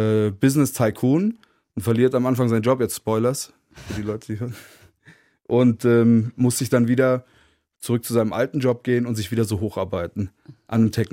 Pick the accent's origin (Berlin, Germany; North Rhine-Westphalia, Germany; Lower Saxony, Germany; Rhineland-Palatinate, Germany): Berlin, Germany; hier als Berliner, alle.